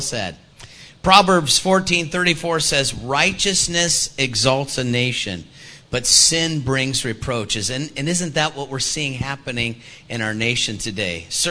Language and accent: English; Houston, Texas, United States; Now, we're from Houston, Texas, so...